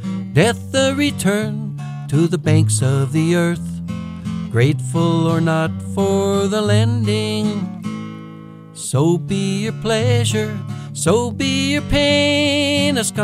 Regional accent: St. Croix Falls, Wisconsin, United States; They're 4 miles north of St. Croix Falls, my hometown.

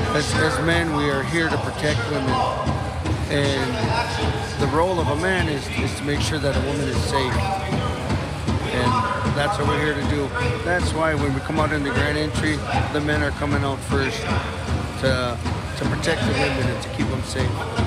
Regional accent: United States; as Indian people, we were given so little, so we take what we get and we make something good out of it.

